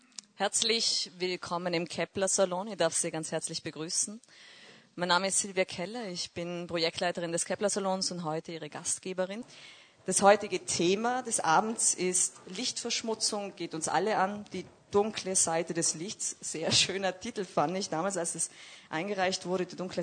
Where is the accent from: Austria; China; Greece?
Austria; Tyrol; weil ich bin eigentlich auch aus Tirol, was man nicht mehr hört bei uns beiden.